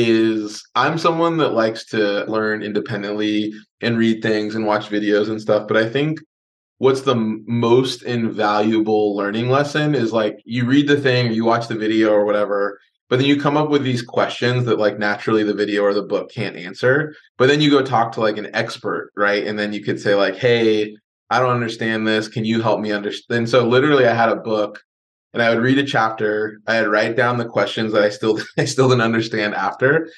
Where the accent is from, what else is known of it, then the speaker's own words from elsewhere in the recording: Los Angeles, California, United States; also born or lived in Bay Area, United States; So I'm from Los Angeles originally, technically Ventura County, but I just say Los Angeles because a lot of people don't know where Ventura County is. And it's been awesome. We grew up here, and then I moved up to the Bay Area for school